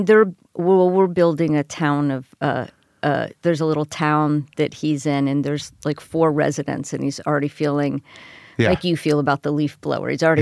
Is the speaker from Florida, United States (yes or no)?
yes; Miami, Florida, United States; I come from Miami, Florida.